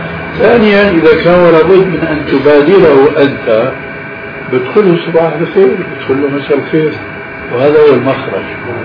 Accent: Syria; فلذلك عندنا في سوريا إلى عهد قريب كانوا ينقلون

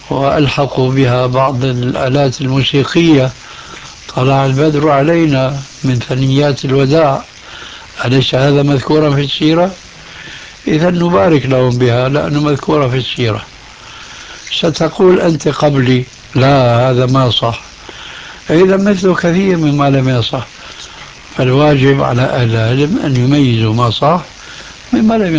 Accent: Syria; عندنا في سوريا من زمان

